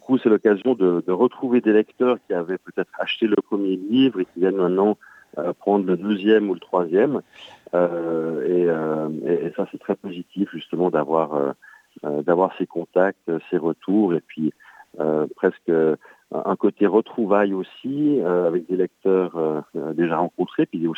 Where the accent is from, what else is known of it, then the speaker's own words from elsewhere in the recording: Versoix, Geneva, Switzerland; À la base, moi-même, j'ai grandi à Versoix, au bord du lac Léman, près de Genève.